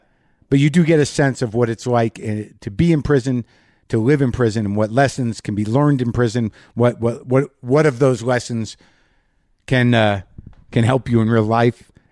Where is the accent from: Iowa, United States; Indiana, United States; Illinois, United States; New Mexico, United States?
New Mexico, United States; Albuquerque; Los Poblanos is in New Mexico, Albuquerque, the historic inn and organic farm just down the street from where I grew up.